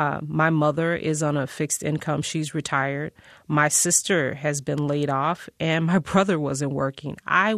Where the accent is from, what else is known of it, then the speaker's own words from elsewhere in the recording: Chicago, Illinois, United States; I am from Chicago, born and raised on the South Side.